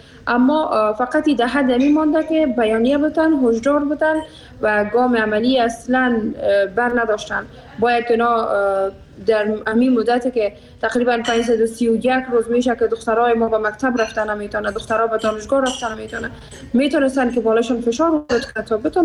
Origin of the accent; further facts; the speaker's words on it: Afghanistan; ماهایی که بیرون از افغانستان هستیم